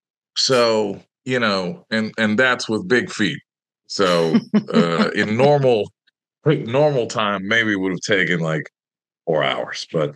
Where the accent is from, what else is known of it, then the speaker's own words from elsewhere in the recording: Lawton, Oklahoma, United States; Anyways, I came from Lawton, Oklahoma, out, and I went to audition for the School of the Arts.